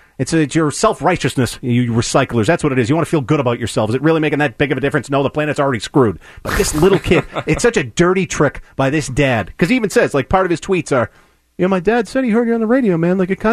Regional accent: Melrose, Massachusetts, United States; In fact, my hometown of Melrose, where I currently reside as well.

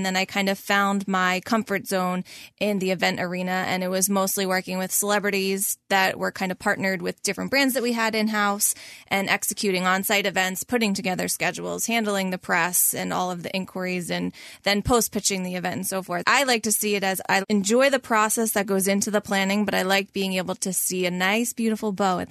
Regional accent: Yardley, Pennsylvania, United States; I lived all of my life in Yardley, Pennsylvania.

